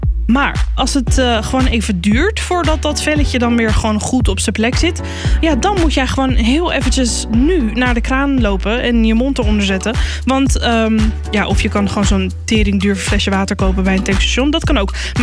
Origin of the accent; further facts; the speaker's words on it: Vlieland, Friesland, Netherlands; ik ben zelf geboren en opgegroeid op het Waddeneiland Vlieland.